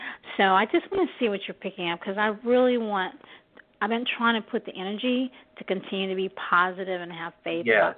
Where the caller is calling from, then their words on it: Northeast, United States; I'm calling from the Northeast.